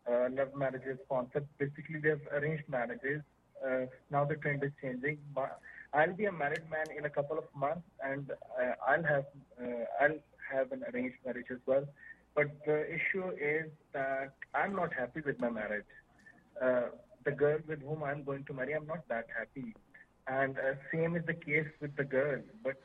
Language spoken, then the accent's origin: English; Pakistan; now in Sweden; and I'm from Pakistan and living in Sweden right now.